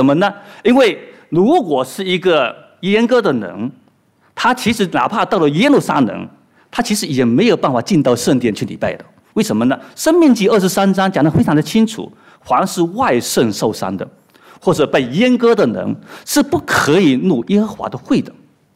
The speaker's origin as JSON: {"language": "Chinese", "country": "China", "said": "尤其是我们从中国过来的"}